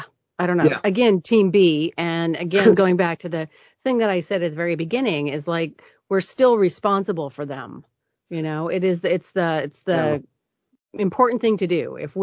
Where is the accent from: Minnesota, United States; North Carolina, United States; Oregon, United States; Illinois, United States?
Oregon, United States; Portland; I grew up in Portland, and we had OMSI